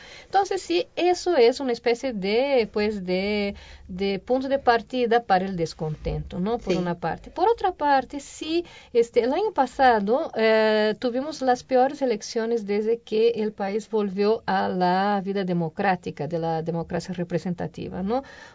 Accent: Brazil; Spanish is a second language; Yo, como brasileña, me da pena

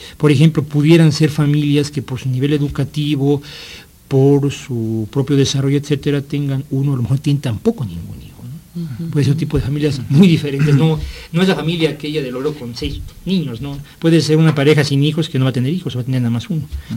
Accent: Mexico City, Mexico; Los hijos que nacimos en Benito Juárez, vamos a decir de esa manera, que nos criamos en Benito Juárez, no vivimos en Benito Juárez, ¿verdad?

